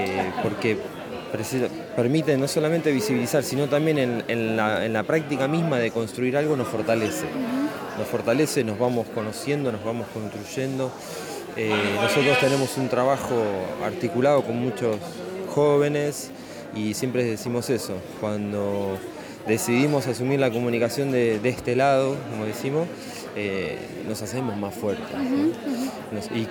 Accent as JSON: {"language": "Spanish", "town": "San Pedro", "region": "Buenos Aires Province", "country": "Argentina", "said": "vengo de la ciudad de San Pedro, al norte de la provincia de Buenos Aires."}